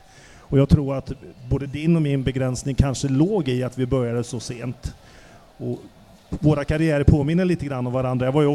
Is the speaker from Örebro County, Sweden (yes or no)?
no; Värmland, Sweden; jag känner mig ju som en värmlänning